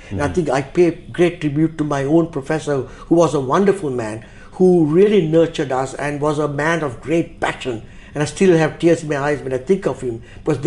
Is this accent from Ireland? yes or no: no; Sri Lanka; also born or lived in Bombay, India; growing up in Ceylon during the period of the late 60s, early 70s, there was not a single university at that time that could do a degree in food technology